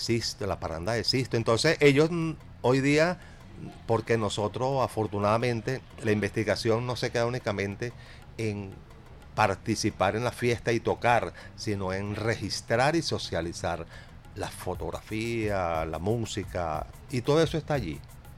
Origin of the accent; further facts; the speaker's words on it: Caracas, Capital District, Venezuela; nosotros como caraqueños